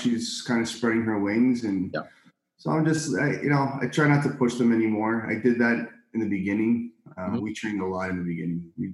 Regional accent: Scarborough, Ontario, Canada; I grew up in Midland Lawrence. I was a Scarborough kid for the most of my part of my life

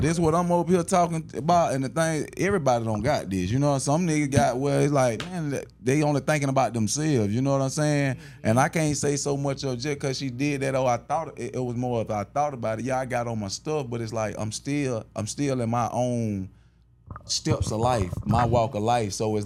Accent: Douglas, Georgia, United States; I'm from Douglas, Georgia, South.

